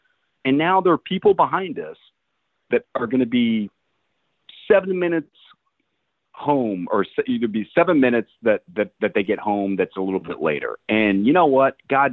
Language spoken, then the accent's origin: English; Austin, Texas, United States; I just come from a different generation, and I'm from Austin, and we make eye contact, and we talk to people, okay?